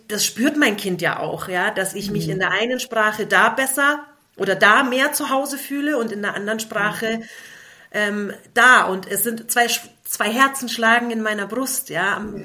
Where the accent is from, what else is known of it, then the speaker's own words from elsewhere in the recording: Munich, Bavaria, Germany; Eltern sind türkischsprachig und ich selbst bin schon in München geboren und groß geworden. das heißt, ich bin auch schon zweisprachig aufgewachsen